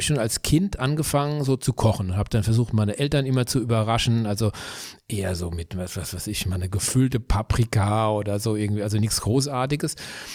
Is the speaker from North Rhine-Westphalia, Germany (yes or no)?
no; Bürstadt, Hesse, Germany; Und ich komme aus Bürstadt, das ist ein kleines Dorf in Südhessen.